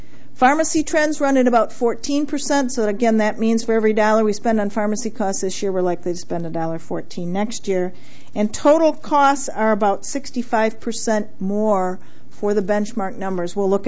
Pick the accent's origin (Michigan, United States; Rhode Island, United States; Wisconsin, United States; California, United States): Wisconsin, United States; I hail from the Fox River Valley, so I'm here from about 3 hours away